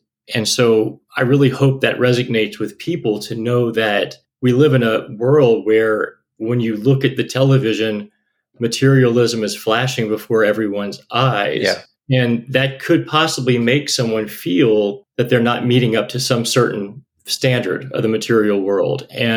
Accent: Louisiana, United States; Which was pretty cool because I grew up in South Louisiana of all places.

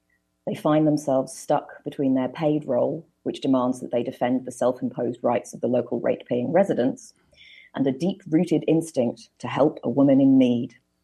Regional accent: United Kingdom; I grew up in Thatcher's Britain

